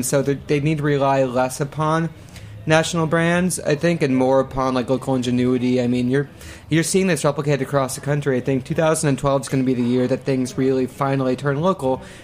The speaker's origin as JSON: {"language": "English", "region": "Ohio", "country": "United States", "tie": "born or raised there", "said": "My parents grew up in New York City and they moved to Ohio for their job. So I've got these like resolutely New York Jewish parents. And I grew up in Ohio and it never really felt like Midwe"}